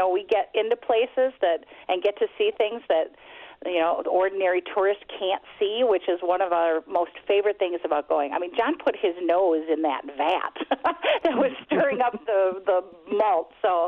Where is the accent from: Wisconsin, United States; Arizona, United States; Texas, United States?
Wisconsin, United States; Milwaukee; I grew up in Milwaukee, a stone's throw from the neighborhood that is now called Haven Woods.